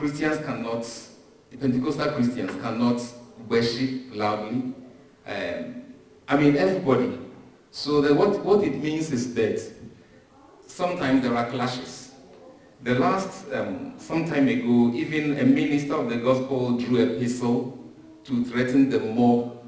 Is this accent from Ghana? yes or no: yes; Ghana; So I, for example, I am a Fanti, but I am a Ghanaian. But I'm also a Christian.